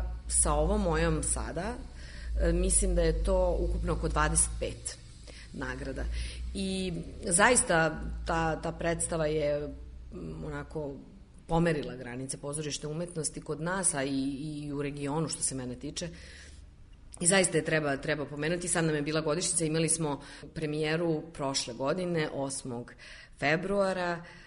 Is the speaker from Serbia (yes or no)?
yes; Ruma, Vojvodina, Serbia; born there; also born or lived in Novi Sad; now in Belgrade, Serbia; ja sam rođena u Rumi, završila sam studije u Novom Sadu